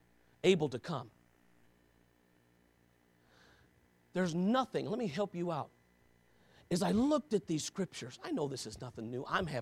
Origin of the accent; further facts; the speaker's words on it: United States; but I'm an American. Okay, listen to me, I'm an American.